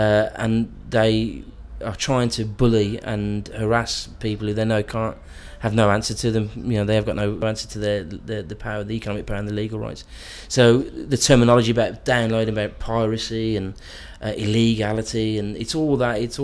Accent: Birmingham, West Midlands, United Kingdom; born there; we're a big Irish family. I mean, I was born in Birmingham, but my mum comes from a big Irish family

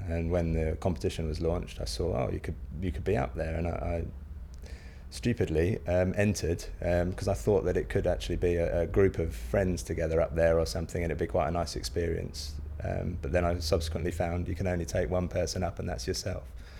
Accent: Crowborough, South East England, United Kingdom; I'm 37 years old and I'm from Crowborough in East Sussex.

